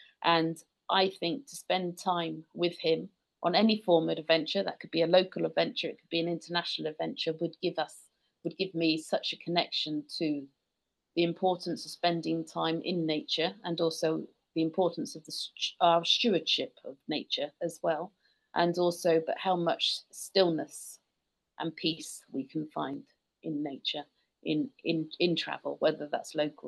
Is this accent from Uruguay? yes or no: no; United Kingdom; I'm British. You probably tell from my accent.